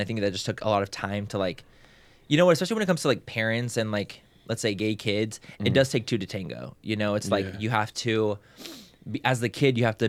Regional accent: San Diego, California, United States; I'm from San Diego.

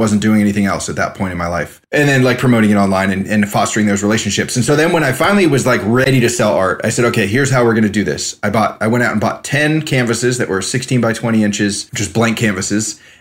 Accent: California, United States; being told like that my art was cool because I was a kid from California.

